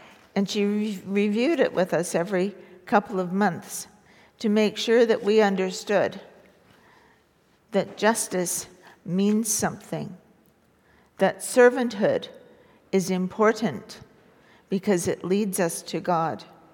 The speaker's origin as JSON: {"language": "English", "town": "Montreal", "region": "Quebec", "country": "Canada", "tie": "born or raised there", "said": "When I grew up in Montreal, I went to elementary school in the 50s"}